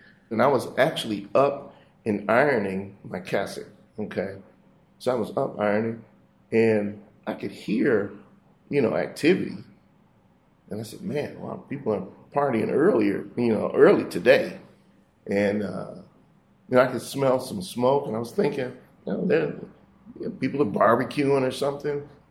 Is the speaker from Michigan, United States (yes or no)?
yes; Detroit, Michigan, United States; I was born in Detroit on July the 28th, 1955. I was friends with, you know, as I said, Filipino kids, Chaldean kids, white kids.